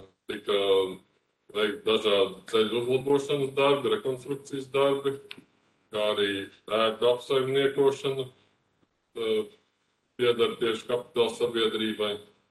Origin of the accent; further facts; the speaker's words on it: Bārdele, Bauska Municipality, Latvia; esmu dzimis un audzis tagadējā Bauskas jau novadā, Bārdelē konkrētāk